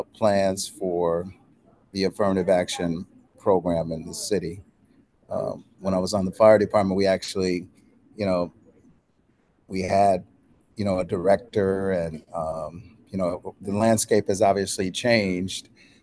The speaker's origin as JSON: {"language": "English", "town": "Madison", "region": "Wisconsin", "country": "United States", "tie": "born or raised there", "said": "I grew up here in Madison. Retired City of Madison firefighter."}